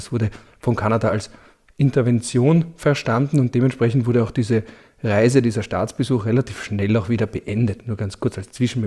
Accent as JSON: {"language": "German", "region": "Vienna", "country": "Austria", "said": "Für mich als Wiener sieht es hier nicht sehr urban aus."}